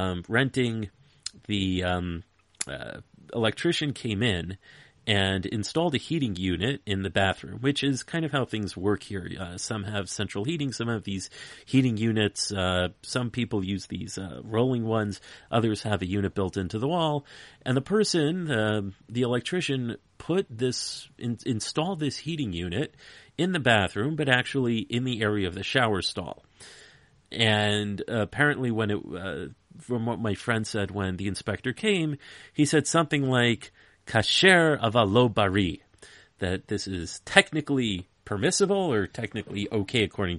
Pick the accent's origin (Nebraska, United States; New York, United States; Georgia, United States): New York, United States; You know, I'm from New York.